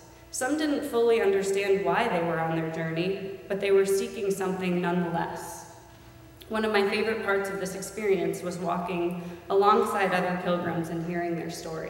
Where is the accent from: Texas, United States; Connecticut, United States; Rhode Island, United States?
Connecticut, United States; East Woodstock; I was raised in the East Woodstock Congregational Church in the quiet corner of northeastern Connecticut.